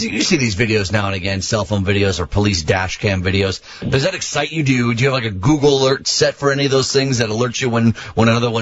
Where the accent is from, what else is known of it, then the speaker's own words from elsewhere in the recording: Downers Grove, Illinois, United States; I grew up in the area. I grew up in Downers Grove